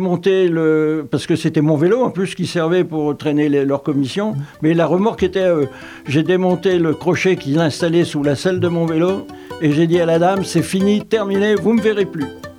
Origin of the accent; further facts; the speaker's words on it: Saint-Jean-d'Angély, Nouvelle-Aquitaine, France; Je suis né à Saint-Jean-d'Angély. C'est une sous-préfecture de Charente-Maritime. Enfin, à l'époque, c'était la Charente inférieure.